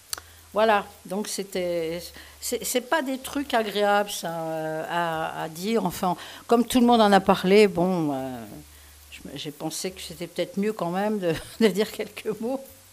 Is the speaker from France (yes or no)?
yes; France; Hein, qui est sorti chez nous en France.